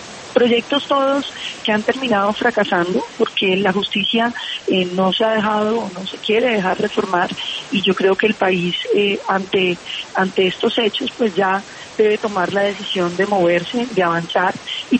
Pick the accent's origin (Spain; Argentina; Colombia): Colombia; Nosotros, como colombianos que ganamos el referendo y que ganamos la presidencia